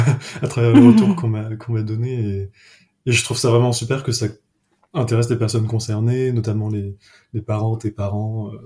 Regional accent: Paris, Île-de-France, France; Pour ce qui me concerne, moi, je fais encore des études à Lyon, voilà. Et j'ai grandi à Paris.

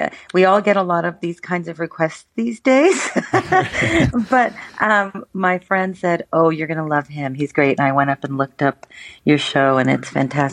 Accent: San Diego, California, United States; we grew up in Southeast San Diego, and there was no internet

